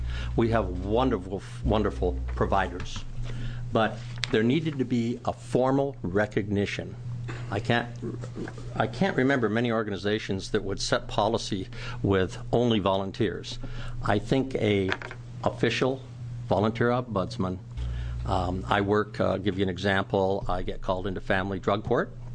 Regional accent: Oregon, United States; I am from Deschutes County, and by my counting, I think there's one veteran volunteer ombudsman.

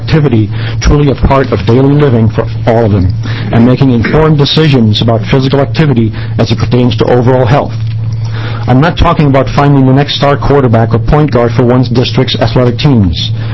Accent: Corvallis, Oregon, United States; I'm from Corvallis, Oregon.

